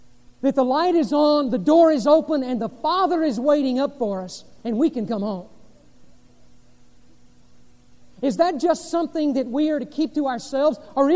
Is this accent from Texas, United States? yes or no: yes; Corpus Christi, Texas, United States; I was growing up in Corpus Christi, my teen years.